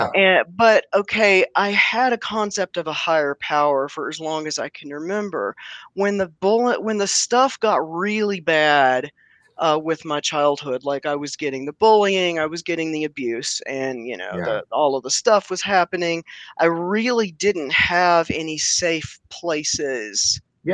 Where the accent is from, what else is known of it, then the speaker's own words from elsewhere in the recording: Southeast, United States; And I grew up in the Southeast.